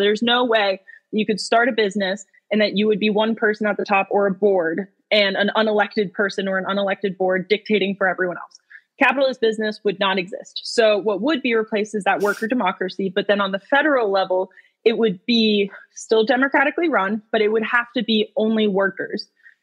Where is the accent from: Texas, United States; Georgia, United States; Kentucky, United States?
Georgia, United States; again, I'm from Georgia, so seeing their reaction in Cop City has been really eye-opening for me personally